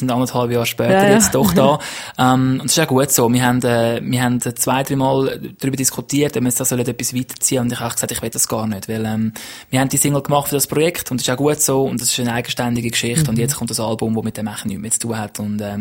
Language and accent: German; Switzerland; Nein, wirklich, also als Schweizer ist es wirklich Top 10.